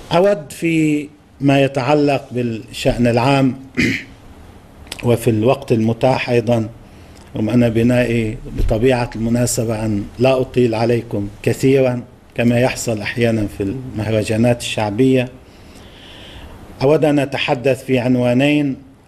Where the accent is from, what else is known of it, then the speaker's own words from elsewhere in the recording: Lebanon; طبعا نحن نتشارك كلبنانيين مع إخواننا السوريين